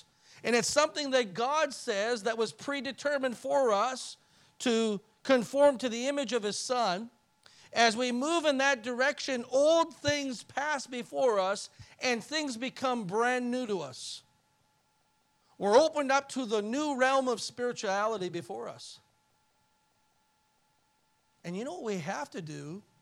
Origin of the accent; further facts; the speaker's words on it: Canada; born there; and I was born in Canada, and it's like, what in the world is this?